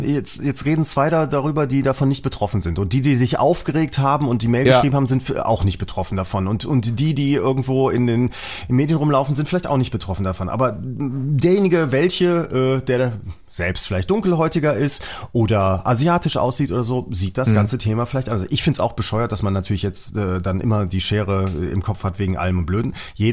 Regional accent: East Germany, Germany; Das ist sicherlich aufgrund der DDR-Vergangenheit bei uns im Osten noch ein bisschen anders.

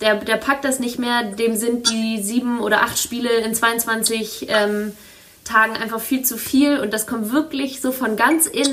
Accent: Northern Germany, Germany; ich komme ja aus dem Norden

